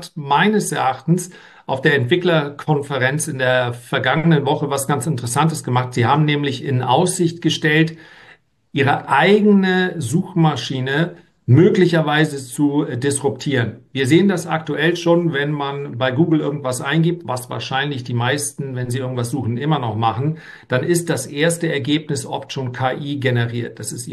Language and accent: German; Northern Germany, Germany; aber als Norddeutscher gehe ich da bescheiden und demütig ran.